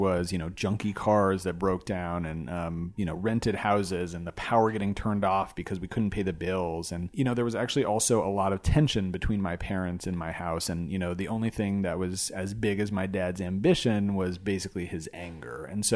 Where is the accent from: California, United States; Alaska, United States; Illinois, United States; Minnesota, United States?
California, United States; Glendale; So my dad, we grew up in Glendale, California, a suburb of Los Angeles.